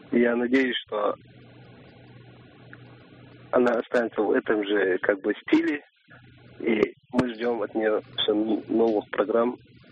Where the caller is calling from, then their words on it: Moscow, Russia; Из Москвы.